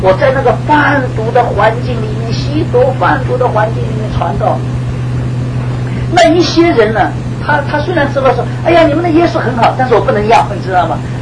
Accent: Shanghai, China; 从前我都不太懂啊，我是上海人，在一个大城市里面长大的，也很少去乡下，没有去乡下。

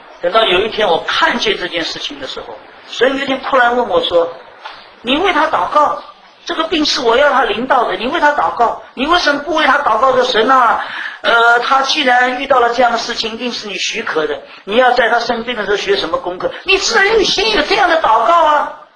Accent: China; 我们中国人讲的什么恻隐之心

